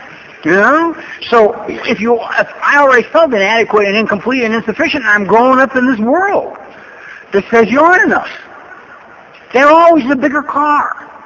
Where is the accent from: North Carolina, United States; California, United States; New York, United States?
California, United States; Los Angeles; Well, I grew up in Los Angeles. When I was 15, I went to manual arts.